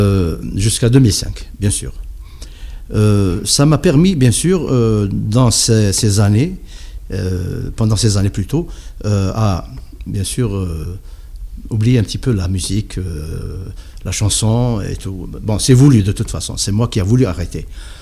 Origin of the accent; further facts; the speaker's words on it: Bou Saâda, M'Sila Province, Algeria; malgré que je suis d'origine de Boussaada